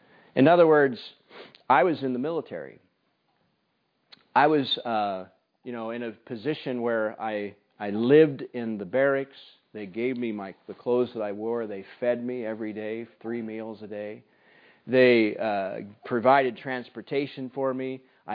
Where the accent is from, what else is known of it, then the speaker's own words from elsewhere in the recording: United States; At least I know for myself, growing up in the United States, the word slavery brings one image to mind.